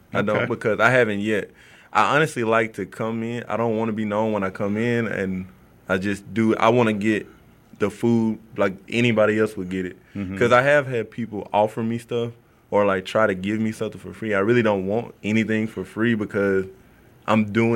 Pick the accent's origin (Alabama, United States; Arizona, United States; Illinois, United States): Alabama, United States; I'm from Baldwin County. So I wanted to just go do, like, local restaurants that don't get that much publicity